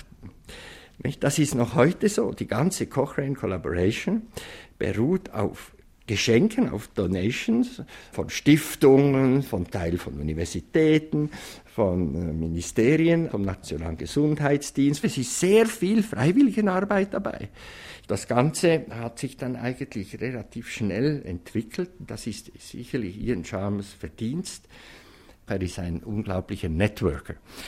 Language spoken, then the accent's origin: German; Switzerland; Als Schweizer war mir das eigentlich immer relativ unangenehm.